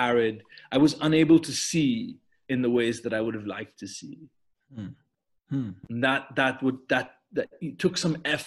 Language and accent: English; India; the way that I grew up in India.